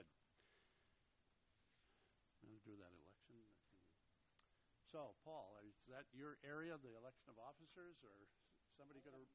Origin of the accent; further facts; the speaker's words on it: Rochester, Minnesota, United States